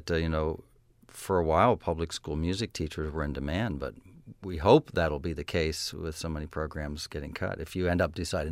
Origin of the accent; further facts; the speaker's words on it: Chambersburg, Pennsylvania, United States; But it could get the classical station from Hershey, Pennsylvania, which I was from Chambersburg, and that was about an hour and a half away, and we couldn't get that at home.